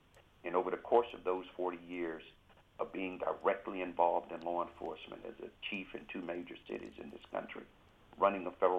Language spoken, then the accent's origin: English; Pensacola, Florida, United States; I remember growing up in Pensacola, Florida, and veterans coming home